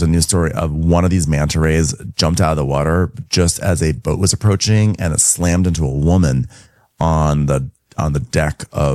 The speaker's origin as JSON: {"language": "English", "country": "South Africa", "tie": "born or raised there", "said": "Yeah, I lived in South Africa my whole life. You're going to take me back to my home country?"}